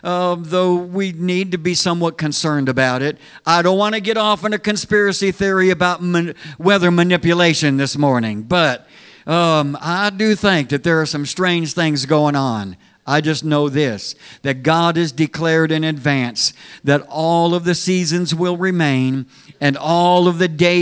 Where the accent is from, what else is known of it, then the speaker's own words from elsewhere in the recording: California, United States; I guess that's the California boy in me. I was raised in California. We didn't really see a lot of dramatic change in the seasons in Southern California, but when I eventually moved east and settled in the Midwest area